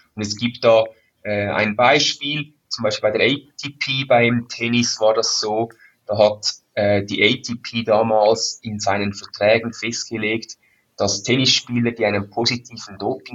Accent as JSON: {"language": "German", "country": "Switzerland", "said": "ich bin ein stolzer Schweizer"}